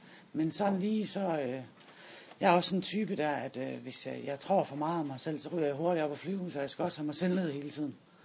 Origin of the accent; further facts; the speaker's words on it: Esbjerg, Region of Southern Denmark, Denmark; jeg er 41 år, ikke 27, men 41. Jeg kommer fra Esbjerg.